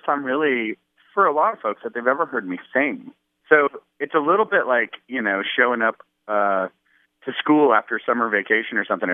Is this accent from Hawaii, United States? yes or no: no; Tennessee, United States; now in Atlanta, United States; I grew up in East Tennessee in the mountains of Appalachia, you know, way up from where … the only other person from my hometown.